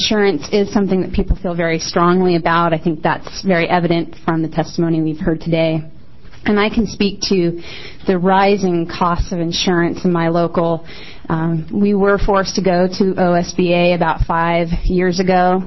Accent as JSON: {"language": "English", "town": "Coquille", "region": "Oregon", "country": "United States", "said": "I am from Coquille, Oregon."}